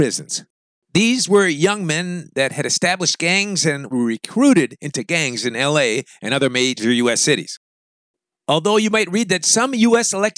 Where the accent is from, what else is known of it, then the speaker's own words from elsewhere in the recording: Los Angeles, California, United States; I kept meeting people at various Salvadorian cultural events in my hometown of Los Angeles, USA.